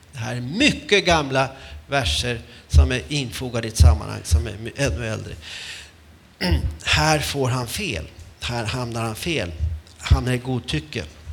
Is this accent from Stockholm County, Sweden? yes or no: no; Uppsala County, Sweden; som vi säger i min hembygd i Norduppland.